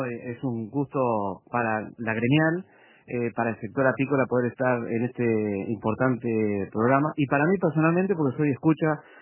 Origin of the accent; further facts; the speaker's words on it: Montevideo, Uruguay; yo nací y me crié en Maroña, un barrio al que le envío un mensaje, que por supuesto tengo mucho cariño y ahí vive mi madre y mis hermanos.